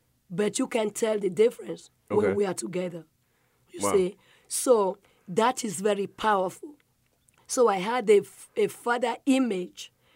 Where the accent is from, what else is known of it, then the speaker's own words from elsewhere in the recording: Nigeria; I am a Nigerian, and I was raised by chief. My father was a chief, rest his soul.